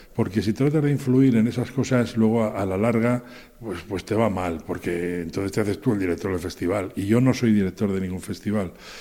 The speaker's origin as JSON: {"language": "Spanish", "town": "Haro", "region": "La Rioja", "country": "Spain", "said": "Soy riojano de Haro, capital del Rioja"}